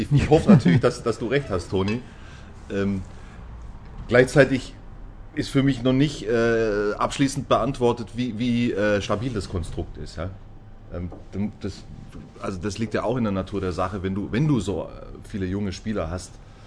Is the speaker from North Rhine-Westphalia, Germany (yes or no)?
no; Ehingen, Baden-Württemberg, Germany; In meiner Heimatstadt Ehingen-Donau.